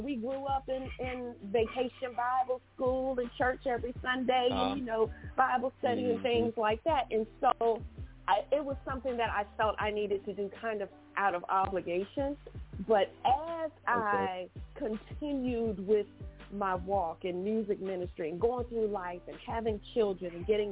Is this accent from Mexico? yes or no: no; Fort Belvoir, Virginia, United States; born there; I am originally from the East Coast. I was born in Fort Belvoir, Virginia.